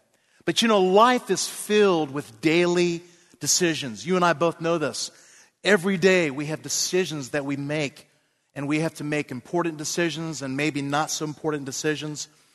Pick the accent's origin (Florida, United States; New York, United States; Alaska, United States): Florida, United States; also born or lived in Maine; I mean, I grew up in the east coast of Florida. I was born in Maine in the dead of winter in January.